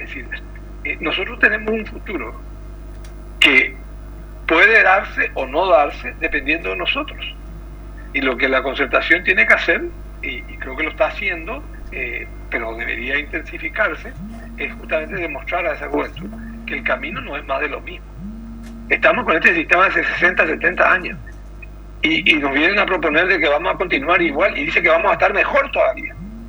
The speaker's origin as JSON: {"language": "Spanish", "country": "Paraguay", "said": "los paraguayos podemos tanto como los chilenos o los uruguayos y más."}